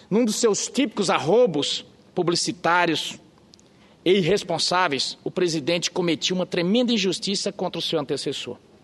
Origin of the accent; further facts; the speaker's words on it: Caicó, Rio Grande do Norte, Brazil; born there; Nasci no sertão de Caicó, no Rio Grande do Norte.